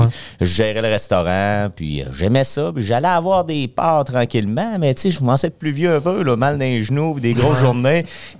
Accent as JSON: {"language": "French", "region": "Quebec", "country": "Canada", "moved": "as an adult", "said": "Je viens de la Beauce."}